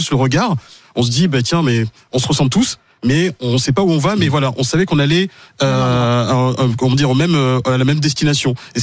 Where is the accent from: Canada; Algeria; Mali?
Mali; now in France; donc je suis né en France, en banlieue parisienne. Et à mes 2 ans, mes parents sont rentrés au Mali. Donc j'ai vécu une dizaine d'années au Mali.